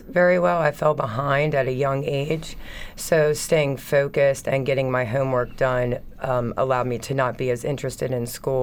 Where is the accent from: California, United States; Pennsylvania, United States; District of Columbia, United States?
Pennsylvania, United States; New Oxford; New Oxford.